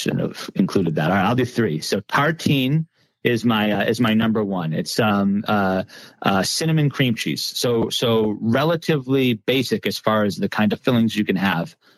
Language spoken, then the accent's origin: English; Long Island, New York, United States; I'm from Long Island originally. And so while I'm Jewish, my family, I think we thought we were Italian.